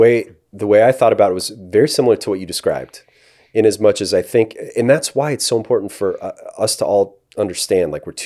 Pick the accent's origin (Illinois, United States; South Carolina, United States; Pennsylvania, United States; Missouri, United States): Illinois, United States; Chicago; And I immediately began to think about my dad. growing up in Chicago, watching him at the church, watching how he modeled his behavior with folks.